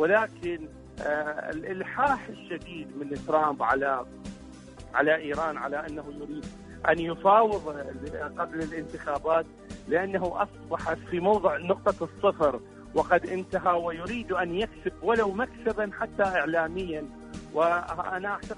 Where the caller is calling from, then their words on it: Iraq; من العراق.